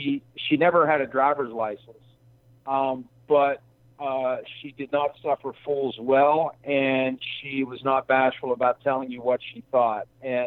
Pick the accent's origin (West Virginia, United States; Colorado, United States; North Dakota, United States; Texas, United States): West Virginia, United States; Wheeling; I grew up in an area that was staunch Pittsburgh Steelers fans